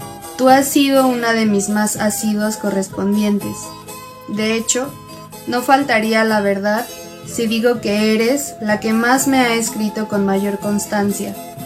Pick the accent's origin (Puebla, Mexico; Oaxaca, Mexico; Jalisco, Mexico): Puebla, Mexico; Yo soy de Puebla